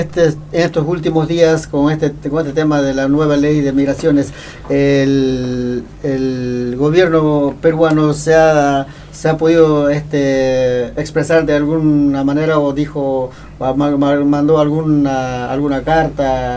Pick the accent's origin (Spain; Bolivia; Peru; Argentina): Bolivia; No estoy muy informado siendo boliviano yo